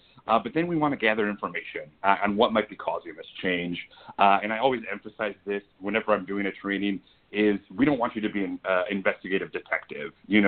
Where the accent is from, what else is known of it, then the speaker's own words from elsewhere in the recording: Wisconsin, United States; Not anymore. Born and raised in Wisconsin, and I do find my way back there at least once a year.